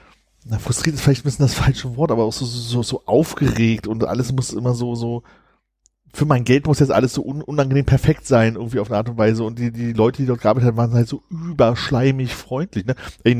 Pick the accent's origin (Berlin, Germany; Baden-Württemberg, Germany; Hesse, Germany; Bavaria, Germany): Berlin, Germany; Also als Berliner erstaunlicherweise überfreundlich bedient.